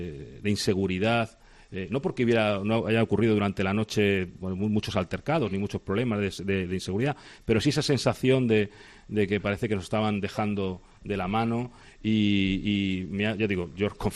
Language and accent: Spanish; Madrid, Community of Madrid, Spain; now in Ceuta, Spain; para los que somos de fuera, que somos de Madrid, pues esto nos llamó, cuando yo llegué aquí me llamó mucho la atención